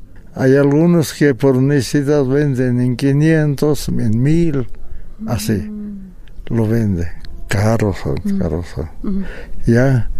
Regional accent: Carabuco, La Paz, Bolivia; Uno yo supe de mi comunidad, que soy de Carabuco, provincia de Camacho.

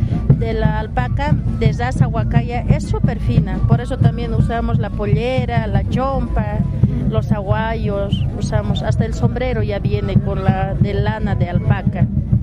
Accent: Curahuara, Oruro, Bolivia; Ya va a haber el concurso de camélidos en mi pueblo, en Curahuara.

